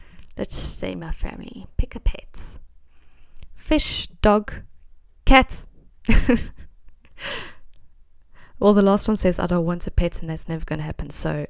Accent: South Africa; Listen, I'm South African. I've never been to America

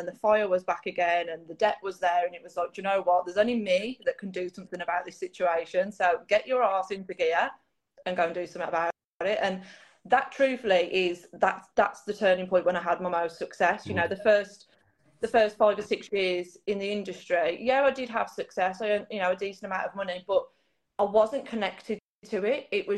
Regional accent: West Midlands, United Kingdom; I like chips and gravy. I'm from the Black Country. That's up here.

